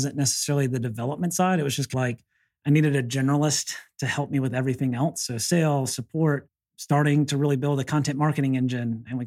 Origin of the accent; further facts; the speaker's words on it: the South, United States; I'm from the South, like everybody here is super nice.